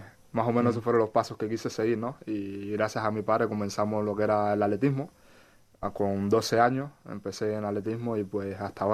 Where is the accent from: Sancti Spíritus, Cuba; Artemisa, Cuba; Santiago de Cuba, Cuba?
Artemisa, Cuba; born there; nací en Cuba, en un pueblo llamado Artemisa, muy bonito.